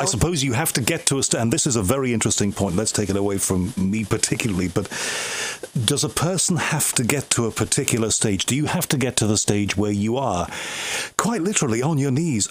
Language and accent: English; Liverpool, North West England, United Kingdom; I'm from Liverpool, and Liverpool, you may not know this, but is a city that is half Catholic and half Protestant, and my family is divided right down the middle.